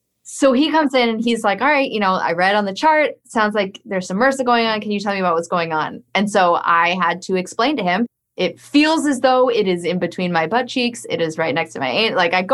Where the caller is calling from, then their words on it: Rhode Island, United States; I am calling from Rhode Island.